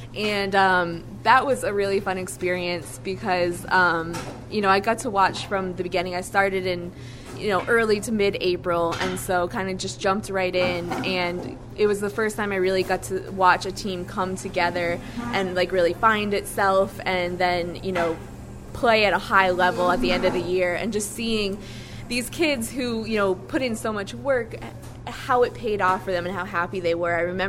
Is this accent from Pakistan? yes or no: no; Massachusetts, United States; I grew up in Western Mass